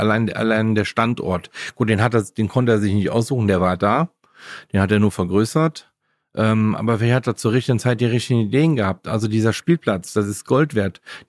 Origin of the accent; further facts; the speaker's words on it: Leverkusen, North Rhine-Westphalia, Germany; Also ich kenne das früher, wo ich Kind war. Ich komme aus Leverkusen